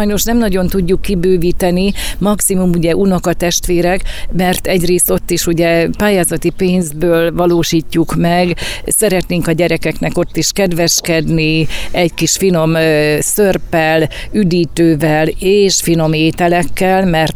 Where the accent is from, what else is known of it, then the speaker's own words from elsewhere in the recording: Oros, Szabolcs-Szatmár-Bereg, Hungary; mert ez a szülőfalum, és nekem mindig orosz az orosz volt, orosz lesz, és ugye a nyíregyházi vonzáskörzet, nyilván én is ott dolgozom, de olyan jó hazajönni